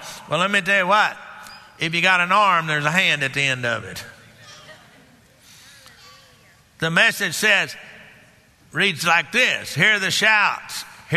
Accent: Texas, United States; But I'm from Texas, so that's what we say where I'm from. I think they say that up here in Oklahoma, too.

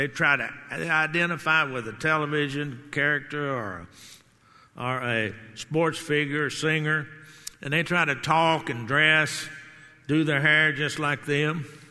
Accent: Garland, Texas, United States; You know, I can go back to my hometown, Garland, Texas.

